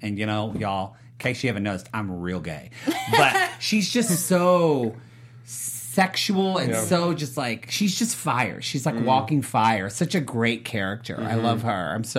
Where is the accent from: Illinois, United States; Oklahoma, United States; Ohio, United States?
Oklahoma, United States; I'm from Oklahoma, so I've got cousins that are married, so I'm well versed in this.